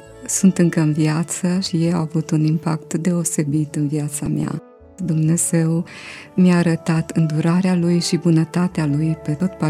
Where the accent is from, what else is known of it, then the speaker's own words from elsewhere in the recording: Moldova Nouă, Caraș-Severin, Romania; born there; also born or lived in Orșova; orașul meu natal, Moldova Nouă